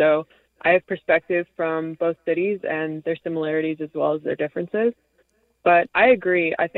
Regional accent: Missouri, United States; now in Baltimore, United States; All my life growing up in St. Louis County, I was told, avoid the city, it's dangerous, there's too much crime. When I moved to Baltimore

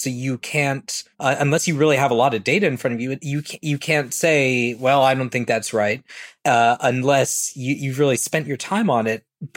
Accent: San Francisco, California, United States; now in Washington, United States; San Francisco, my hometown in Los Angeles, Southern California, New York, and DC, where I'm partly based now

